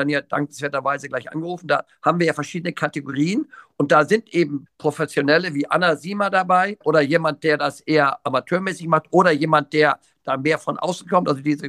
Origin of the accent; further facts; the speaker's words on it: Lower Saxony, Germany; weil ich eben aus der normalen, anführungsstrichen ländlichen Reiterei komme, in der Nähe Hannovers, Reitverein Führige, da bin ich reiterlich in Anführungsstrichen groß geworden.